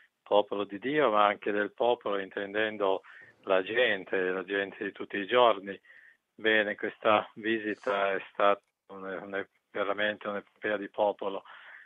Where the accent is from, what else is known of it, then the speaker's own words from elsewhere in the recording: Piedmont, Italy; siamo un po' riservati come piemontesi, insomma, siamo un po' riservati.